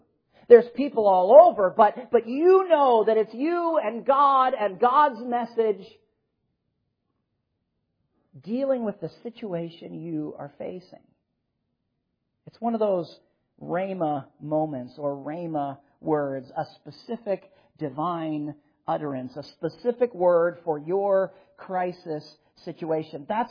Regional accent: Minnesota, United States; typically when I grew up in Minnesota, we would watch Fran Tarkenton and Wade Wilson and those Minnesota Viking players.

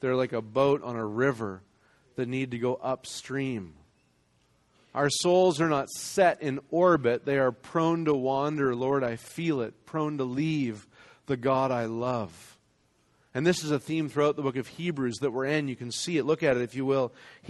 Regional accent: Canada; I'm from Canada, so I get to say this every now and then.

